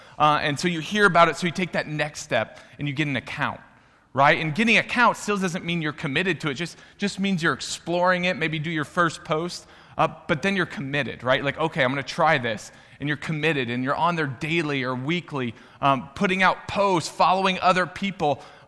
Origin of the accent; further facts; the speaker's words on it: Jasper, Indiana, United States; Well, you see, I grew up in Jasper, Indiana, where Scott Rolen is from. My mom and his mom taught together.